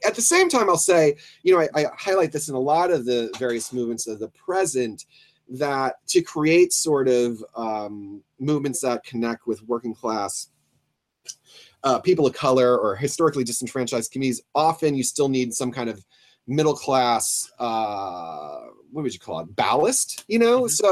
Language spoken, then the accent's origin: English; East Coast, United States; And we're both from the East Coast, roughly the same age, blah, blah, blah, all that.